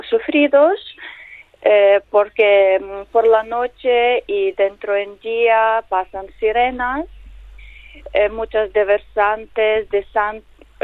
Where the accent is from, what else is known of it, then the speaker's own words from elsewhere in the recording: Ternopil, Ternopil Oblast, Ukraine; Spanish is a second language; Yo de Ternópil.